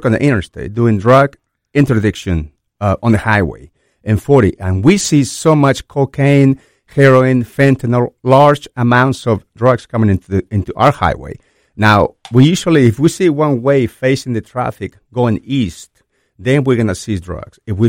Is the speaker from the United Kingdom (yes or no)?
no; Lima, Peru; English is a second language; moved away as an adult; now in United States; I came from Lima, Peru at the age of 20, seeking the American dream. I loved America.